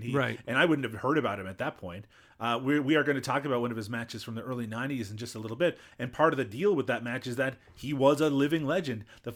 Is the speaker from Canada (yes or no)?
yes; Canada; Well, I'm Canadian